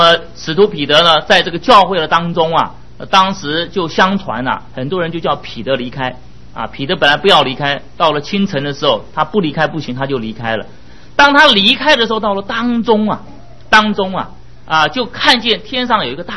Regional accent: United States; 这个奉献就是啊，我们美国人都用支票啊

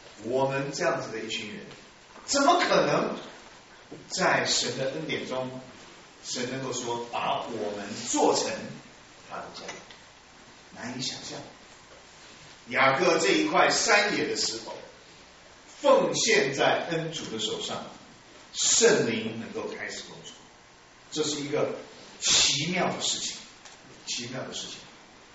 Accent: China; 现在我们中国人过手的鸡蛋都会青山了

